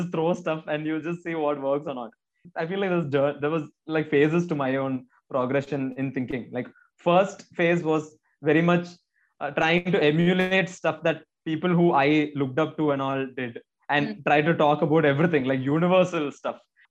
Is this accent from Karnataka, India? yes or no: no; Chennai, Tamil Nadu, India; I was a Mallu guy who was growing up in Chennai